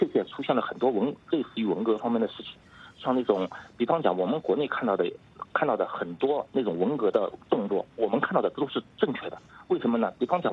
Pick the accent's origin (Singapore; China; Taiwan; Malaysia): China